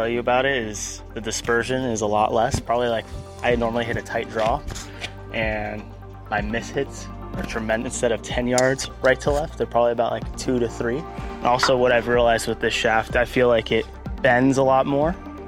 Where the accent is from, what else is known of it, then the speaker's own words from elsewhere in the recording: Agoura Hills, California, United States; I'm from Agoura Hills, California.